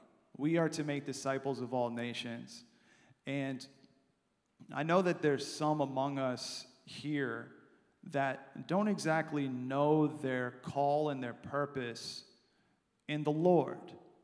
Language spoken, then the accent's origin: English; United States; I'm from the United States.